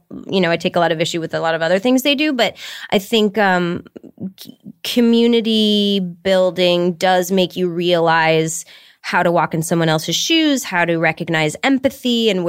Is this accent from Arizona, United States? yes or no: no; Detroit, Michigan, United States; Yes, the way I was raised. I mean, I grew up in Detroit.